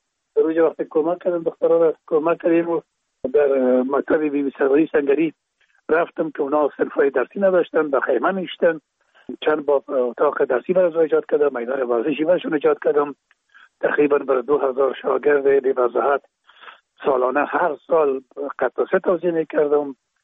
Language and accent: Persian; Kabul, Afghanistan; در کابل شهید کابل به دنیا آمدیم، اصل ما زرکخانه کابل است و خود ما چون پدر ما باز از زرکخانه به شهید انتقال شدن، اونجا در شهید کابل به دنیا آمدیم و اونجا مکتب خواندیم